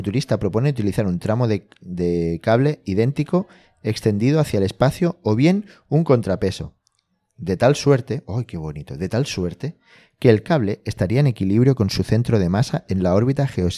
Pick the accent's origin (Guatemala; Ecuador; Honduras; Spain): Spain; si no me dicen cuántos campos de fútbol es, como español, no sé cuán